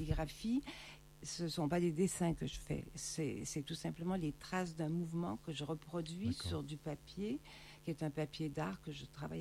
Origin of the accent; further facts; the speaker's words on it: Quebec City, Quebec, Canada; born there; also born or lived in Montreal; Je suis née à Québec, j'ai vécu à Montréal. Québec, ouais. Voilà. Et dans mes racines, il y a, comme il y avait à l'époque au Québec, beaucoup de mixage entre les francophones et les Indiens, il y a du sang amérindien.